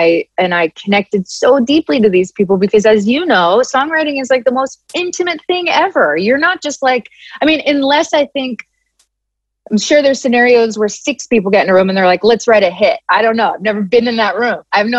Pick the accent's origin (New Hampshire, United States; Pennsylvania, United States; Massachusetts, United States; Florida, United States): Pennsylvania, United States; Philadelphia; Also because I'm from Philly and I'm Italian.